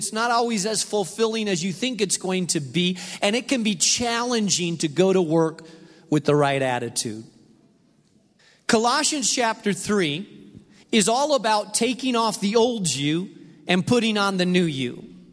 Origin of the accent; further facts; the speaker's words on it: Spain; also born or lived in France; Many of you know that I grew up in Spain.